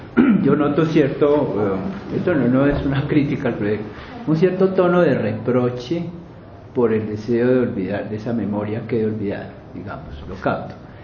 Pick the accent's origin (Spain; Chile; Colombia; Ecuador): Colombia; uno lo ve como colombiano comprometido